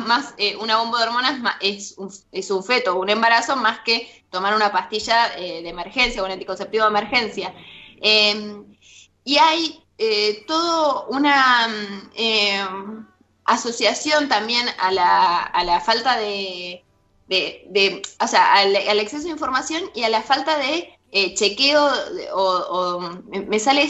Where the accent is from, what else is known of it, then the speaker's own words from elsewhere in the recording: Argentina; cómo somos, la cultura argentina somos muy estigmatizantes en ese sentido.